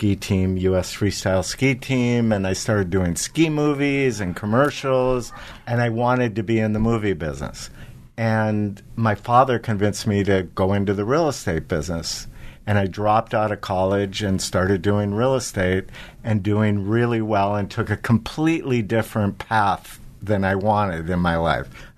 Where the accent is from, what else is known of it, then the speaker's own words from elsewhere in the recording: Arizona, United States; So I grew up in Arizona and I was in theater and I wanted to be an actor.